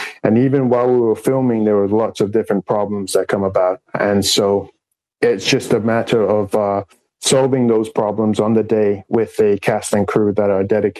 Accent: Suva, Central Division, Fiji; And I grew up in Suva, so for me, it was a dream to try and make a feature film set in Suva.

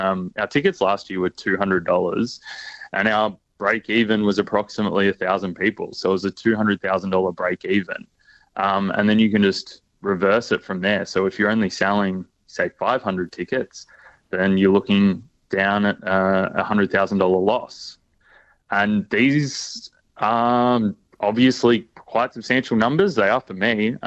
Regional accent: Colac, Victoria, Australia; I'm from Colac, so an hour up the road from there.

